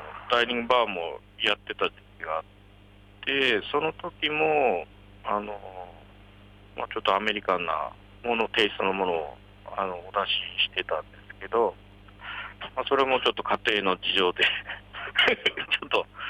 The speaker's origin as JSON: {"language": "Japanese", "town": "Chofu", "region": "Tokyo", "country": "Japan", "tie": "born or raised there", "also_born_or_lived": "Mitaka", "said": "小学校の途中からですね、実はもう調布市でずっと育ってまして、はい。で、もう、それからはずっと調布。ちょっと大人になってからね、出たり入ったりある。"}